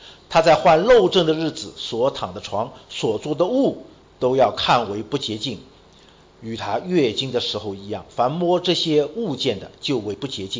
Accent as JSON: {"language": "Chinese", "region": "Shanghai", "country": "China", "said": "我是上海人，咱们这里有没有江浙一带，有没有在上海江浙一带的，举个手我看看。"}